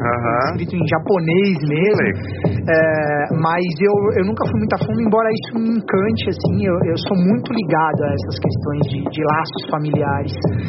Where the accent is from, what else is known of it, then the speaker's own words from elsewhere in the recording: São Paulo, Brazil; Eu morei... Na verdade, eu nasci no Jardim Paulista. Meus pais moravam